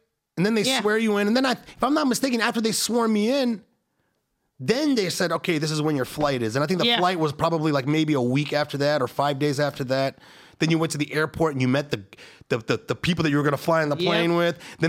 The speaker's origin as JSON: {"language": "English", "town": "Detroit", "region": "Michigan", "country": "United States", "said": "I'm from Detroit. I'm from the Motor City. I know these things."}